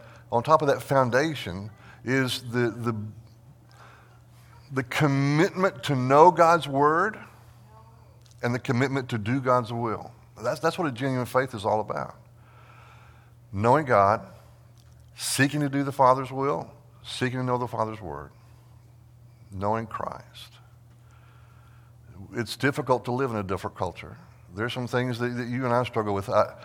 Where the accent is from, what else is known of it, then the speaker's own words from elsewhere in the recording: Texas, United States; I've visited St. Louis. I've never lived there. I'm originally from Texas.